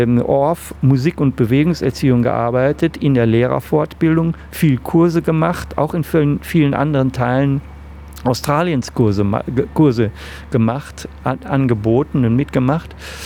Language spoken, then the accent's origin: German; Germany; accent: German; Mein Akzent, der deutsche Akzent im Englischen, oder bei mir so ein bisschen hin zum französischen Akzent im Englischen, der wurde immer sehr gemocht.